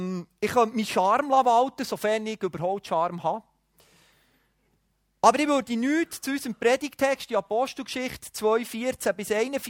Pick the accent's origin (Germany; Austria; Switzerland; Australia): Switzerland; In der Regel ist man ja höflich, gerade als Schweizer